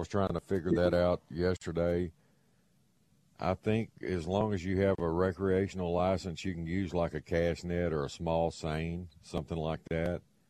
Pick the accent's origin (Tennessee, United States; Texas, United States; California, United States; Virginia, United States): Texas, United States; Dallas; I was just heard lingo from growing up in Dallas up there.